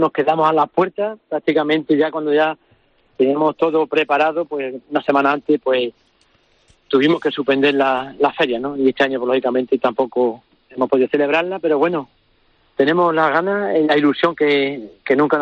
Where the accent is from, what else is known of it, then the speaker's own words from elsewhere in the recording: Burguillo, Spain; yo creo que nos sentimos orgullosos de decir que somos de Burguillo